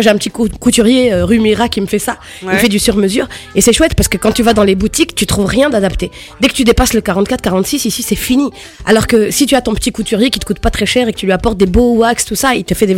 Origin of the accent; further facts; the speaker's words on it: Paris, Île-de-France, France; born there; je suis née à Paris. De parents tunisiens d'une petite île qui s'appelle Djerba.